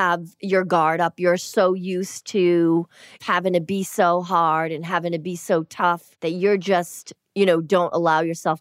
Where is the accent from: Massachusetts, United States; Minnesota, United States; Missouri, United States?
Massachusetts, United States; Boston; I grew up in Boston and you had to be really tough.